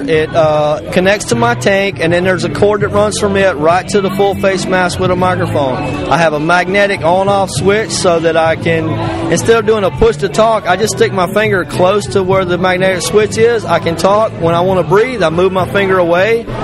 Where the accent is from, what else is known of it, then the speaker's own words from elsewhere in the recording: Florida, United States; I mean, I'm from Florida. Rich, I'm a native